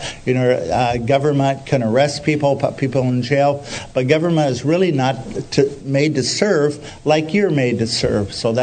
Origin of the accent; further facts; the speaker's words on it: Washington, United States; My dad said no, so I was born in Memorial. That's kind of where our community was. I was raised down here a few miles, went to Evergreen High School